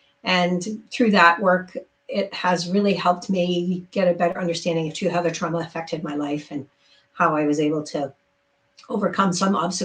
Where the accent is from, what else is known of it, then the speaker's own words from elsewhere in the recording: Mexico; So no, I was born in Mexico. So were my parents. So I am a second generation Mexican.